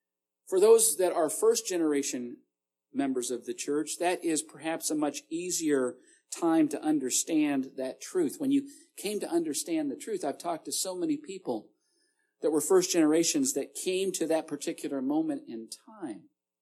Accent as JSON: {"language": "English", "town": "Edmonton", "region": "Alberta", "country": "Canada", "tie": "born or raised there", "said": "I remember growing up in Edmonton, Alberta, when my father was pastoring."}